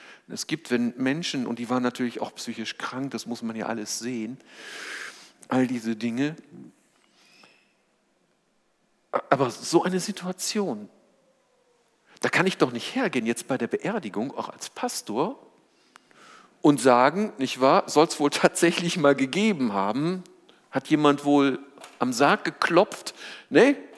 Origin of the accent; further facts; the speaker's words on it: North Rhine-Westphalia, Germany; accent: Rhenish; meine Sprache verrät mich etwas. Ich komme ja aus dem Rheinland, aus der Kölner Gegend